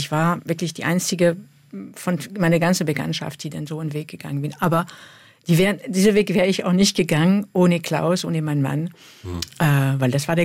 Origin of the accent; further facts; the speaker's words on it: Dijon, Bourgogne-Franche-Comté, France; German is a second language; moved away as an adult; now in Germany; Ja, ich bin in Dijon aufgewachsen und habe dann da auch mein Studium angefangen.